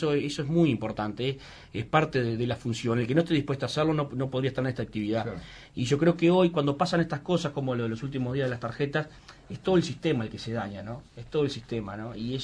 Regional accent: San Bautista, Canelones, Uruguay; also born or lived in San Ramón; Yo soy de San Bautista y nací en San Ramón.

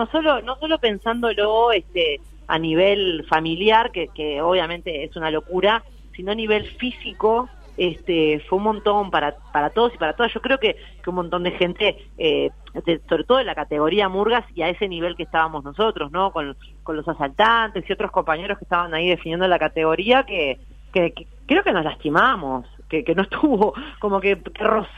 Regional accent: Montevideo, Uruguay; yo soy de Sayago

